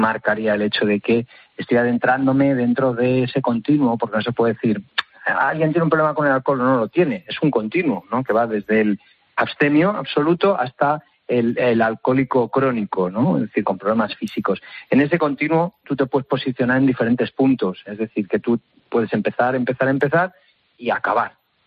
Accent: Spain; o que se espera de mí como español medio, ¿no?

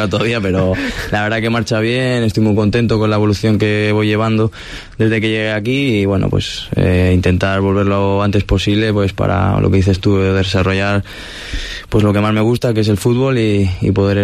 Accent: Palencia, Castile and León, Spain; born there; Palencia, que es mi ciudad natal

